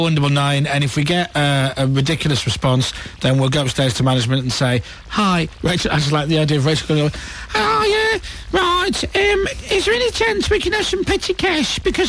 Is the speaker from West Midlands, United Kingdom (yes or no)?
yes; Kidderminster, West Midlands, United Kingdom; I'm a Brummie. No, I'm not a Brummie. I'm from Kiddy.